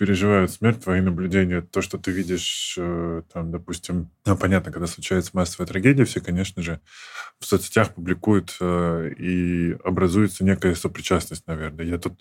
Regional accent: Moscow Oblast, Russia; Я из Подмосковья

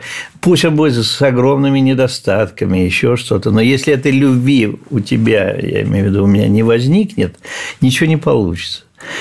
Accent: Saint Petersburg, Russia; мой родной город Ленинград, Петербург, поэтому все многое связано с ним.

